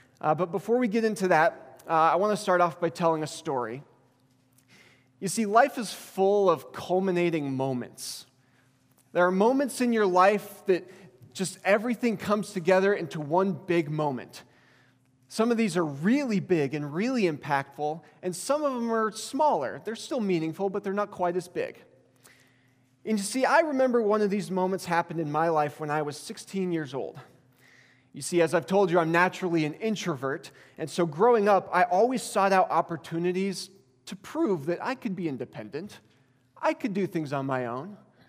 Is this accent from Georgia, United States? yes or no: no; Montana, United States; I'm not a Texan. I am a Montana boy through and through.